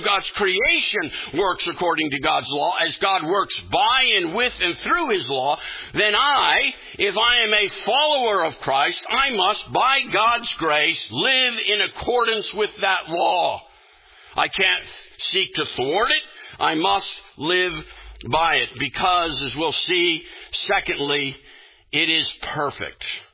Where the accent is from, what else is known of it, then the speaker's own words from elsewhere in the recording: United States; also born or lived in Uganda; See, I grew up in the United States, and our light that comes from our cities and reflects off the atmosphere, we never really know what dark is.